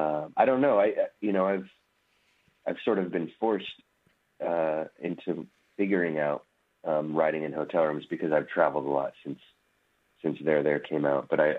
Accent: Oakland, California, United States; So I was born and raised in Oakland, and my dad didn't raise us in the urban Native community in Oakland.

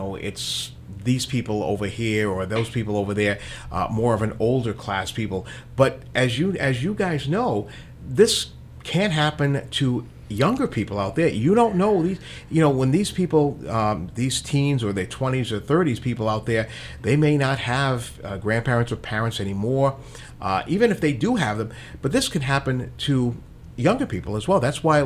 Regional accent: Providence, Rhode Island, United States; And growing up in Providence, used to know that there was, I don't think it's there anymore, St. Vincent de Paul home on across from Mount Pleasant High School

